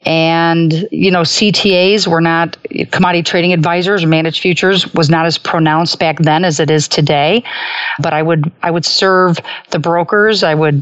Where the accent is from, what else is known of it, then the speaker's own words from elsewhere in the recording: Chicago, Illinois, United States; So I was fortunate growing up in the Gold Coast of Chicago, babysitting for very well-off families